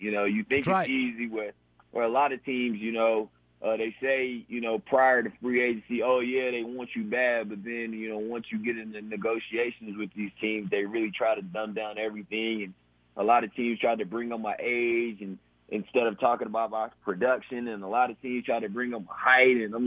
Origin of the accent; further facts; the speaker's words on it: Houston, Texas, United States; now in New Orleans, United States; And you know, once New Orleans called, and I'm from Houston, 6 hours away